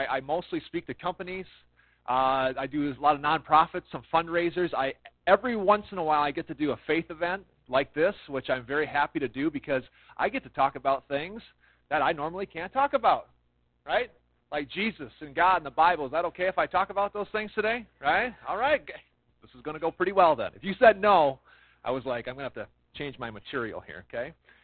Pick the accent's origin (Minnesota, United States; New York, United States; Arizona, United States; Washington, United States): Minnesota, United States; Montevideo; I grew up in Montevideo, Minnesota. Anybody else from Montevideo?